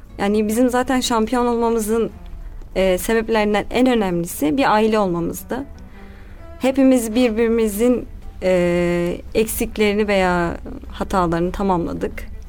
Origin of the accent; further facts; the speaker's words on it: Konya, Turkey; Konyalıyım.